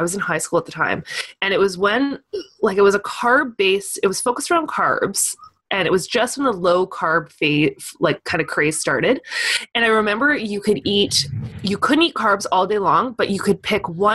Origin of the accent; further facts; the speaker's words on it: United Kingdom; No. You're not like I'm British. I've eaten one.